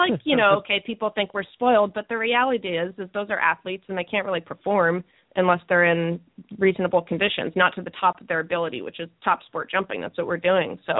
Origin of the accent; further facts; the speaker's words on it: Wellington, Florida, United States; from Wellington, Florida